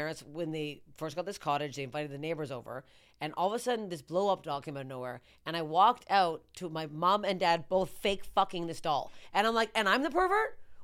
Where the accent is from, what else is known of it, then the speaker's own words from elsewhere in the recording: Canada; I'm Canadian. I'm poutine to my parents.